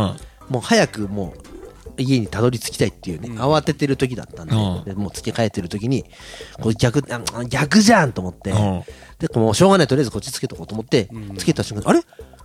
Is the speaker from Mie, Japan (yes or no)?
yes; Kuwana, Mie, Japan; 名張市と、うん、俺の地元の桑名